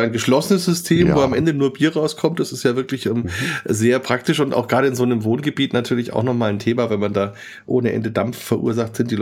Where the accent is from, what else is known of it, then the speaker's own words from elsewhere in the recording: Bavaria, Germany; Und ich jetzt hier als Franke bin natürlich mit unserem fränkischen Spargel als unser weißes Gold aufgewachsen.